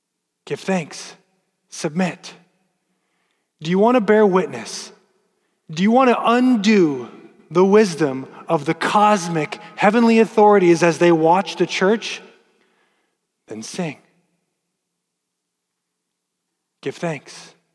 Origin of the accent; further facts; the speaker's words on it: Texas, United States; Now, I'm just from West Texas, so I don't have a dog in that fight.